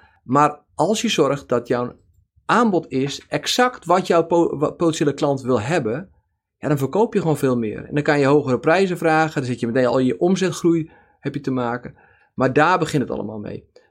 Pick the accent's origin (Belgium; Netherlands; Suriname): Netherlands; North Holland; Ik ben opgegroeid in de Zaanstreek.